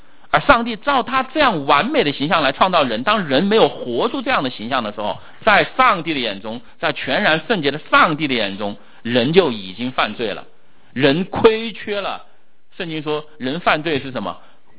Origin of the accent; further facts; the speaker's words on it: China; 但是作为我一个中国人，我看到这些，我心里怎么想呢？